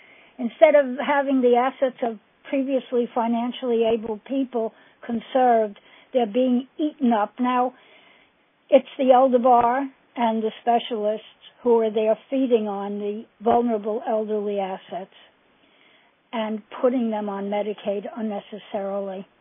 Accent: New York, United States; now in Boston, United States; I'm a New Yorker, but I've been here 10 years.

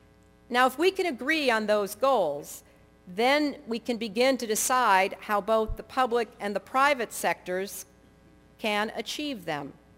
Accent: Chicago, Illinois, United States; born there; quite a bit has obviously changed since I was born in Chicago all those years ago

